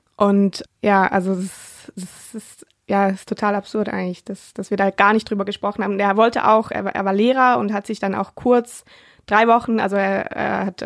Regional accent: Switzerland; Ich komme ja aus der Schweiz und da geht man jedes Jahr ins Skilager.

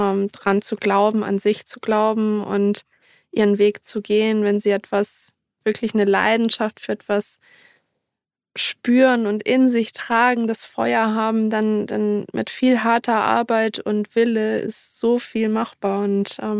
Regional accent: Berlin, Germany; ich komme aus Berlin, das ist für mich die Heimat und das Turnier in Berlin findet in meinem Heimatverein statt

